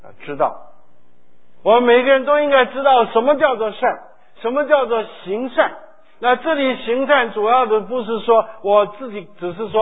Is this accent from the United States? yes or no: yes; United States; 我们美国人喜欢说 I'm Dr. so and so，